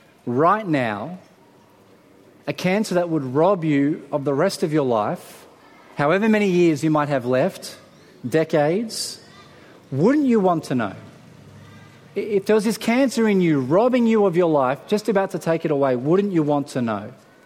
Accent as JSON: {"language": "English", "country": "France", "said": "I'm French. I was born in France."}